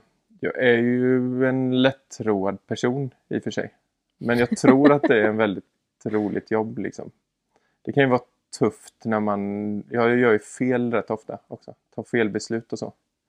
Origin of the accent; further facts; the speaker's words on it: Skövde, Västra Götaland County, Sweden; born there; jag föddes ju här i Habo. Eller Skövde var det väl närmare bestämt. Men vi bodde här på Måsgatan. Och sen flyttade vi till det här gula fina huset som ligger nedanför Smyrnakyrkan. Där bodde jag mina 4 första år.